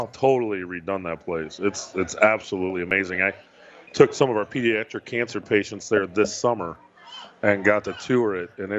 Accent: Wausau, Wisconsin, United States; Welcome to my hometown.

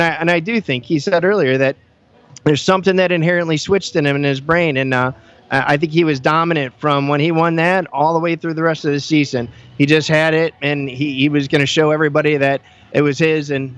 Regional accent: Cleveland, Ohio, United States; moved away as an adult; Oh, well, I'm from Cleveland, Ohio area. Went to high school up there, started wrestling really early on as a kid, too.

